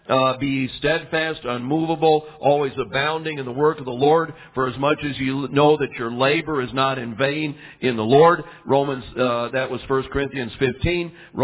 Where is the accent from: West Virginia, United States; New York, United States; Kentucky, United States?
Kentucky, United States; Lexington; We're from Lexington, Kentucky. They call that the thoroughbred or the horse capital of the world.